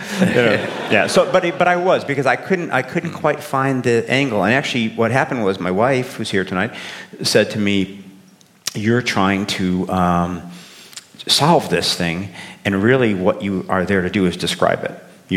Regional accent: Chicago, Illinois, United States; I'm from the South Side of Chicago, and on both sides of my family

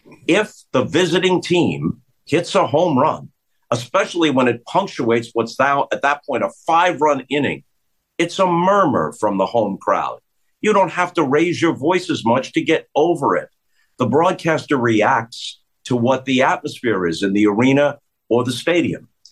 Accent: New York, United States; Growing up on Long Island

